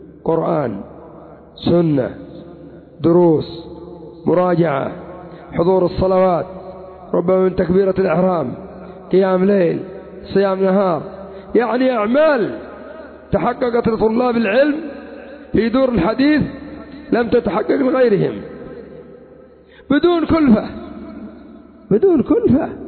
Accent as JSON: {"language": "Arabic", "country": "Yemen", "said": "الآن عندنا في اليمن الدول الكافرة تعرض اليمن على من يخلصهم من السلفيين"}